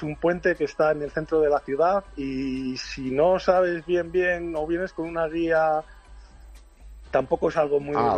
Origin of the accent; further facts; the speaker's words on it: Folgoso, Castile and León, Spain; No, yo soy de León, de un pueblo pequeño que se llama Folgoso, que Pepe Domingo solía ir por ahí.